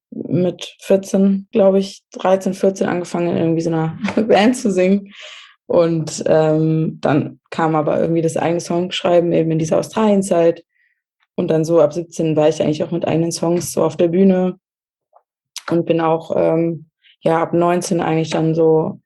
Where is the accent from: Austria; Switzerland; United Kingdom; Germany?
Germany; wo ich aufgewachsen bin in Deutschland